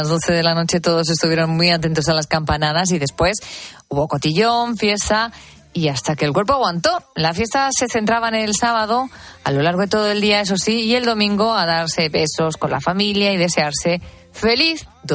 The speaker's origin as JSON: {"language": "Spanish", "country": "Spain", "said": "cómo somos los españoles"}